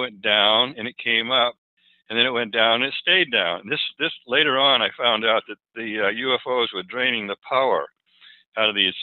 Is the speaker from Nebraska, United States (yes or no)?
no; Falmouth, Maine, United States; I grew up in Maine, in Falmouth, Maine